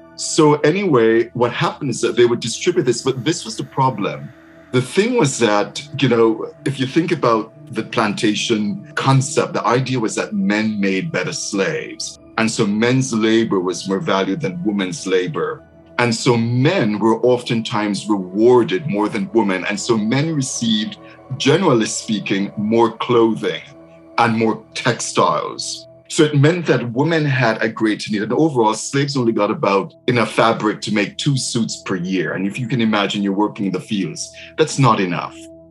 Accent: Jamaica; When I read that, I was stunned because growing up in Jamaica, I've never heard of lace bark.

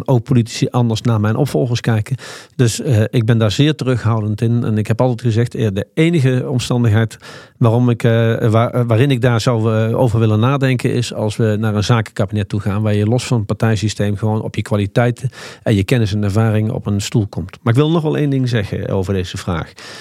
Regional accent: Nijmegen, Gelderland, Netherlands; Ik bedoel, ik kom uit Nijmegen. Daar is een deel van het centrum ook plat gebombardeerd.

